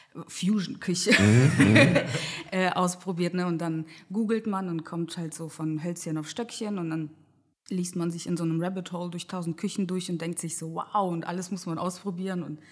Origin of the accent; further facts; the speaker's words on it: Kazakhstan; now in Germany; ich komme aus Kasachstan ursprünglich und wir sind als eine Selbstversorgerfamilie aufgewachsen, auf so dem tiefsten Dorf, ohne fließend Wasser.